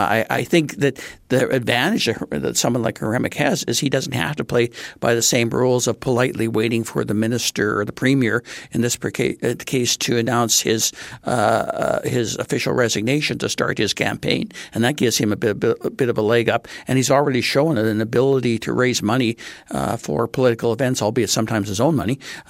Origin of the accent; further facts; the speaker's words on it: Canada; And that's a remarkable thing as a Canadian. We can't agree on anything other than the fact that we're not Americans